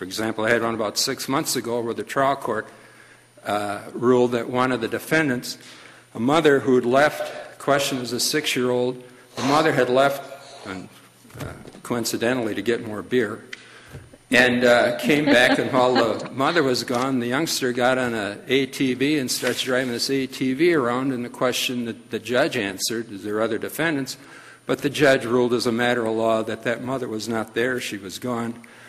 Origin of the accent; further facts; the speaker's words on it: Minnesota, United States; I'm from Minnesota. We drink a little bit less over there than Wisconsin.